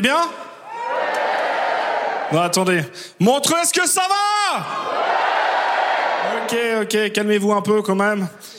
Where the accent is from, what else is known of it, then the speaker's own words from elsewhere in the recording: Switzerland; je suis suisse et je suis une feignasse.